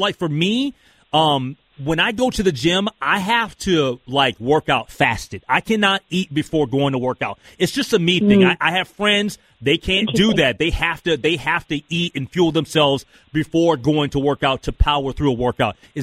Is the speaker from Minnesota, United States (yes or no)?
yes; Minnesota, United States; You know, I mean, like I'm a Minnesotan at heart, but it's all good.